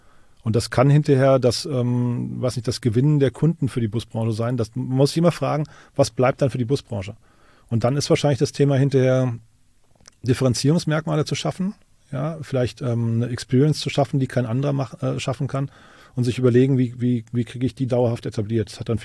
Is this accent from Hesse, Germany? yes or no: yes; Hesse, Germany; oder für das Rhein-Main-Gebiet, wo ich herkomme